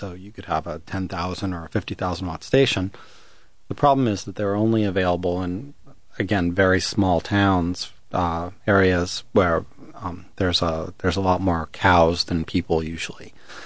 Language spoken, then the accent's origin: English; Brooklyn, New York, United States; now in Philadelphia, United States; I'm from Brooklyn originally. I live in Philadelphia. I'm kind of a big city sort of a person.